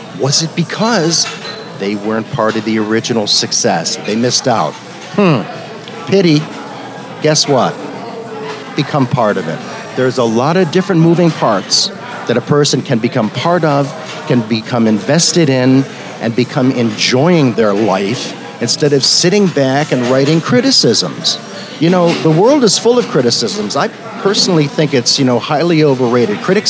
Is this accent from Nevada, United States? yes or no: yes; Las Vegas, Nevada, United States; Oh, I just say I'm from Las Vegas.